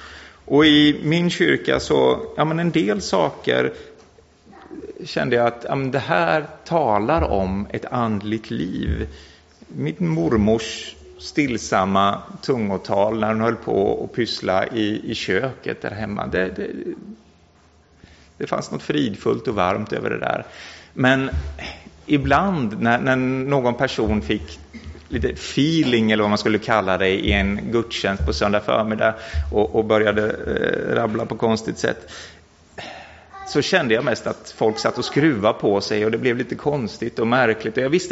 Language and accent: Swedish; Mullsjö, Jönköping County, Sweden; Jag är uppvuxen i Pingstkyrkan i Mullsjö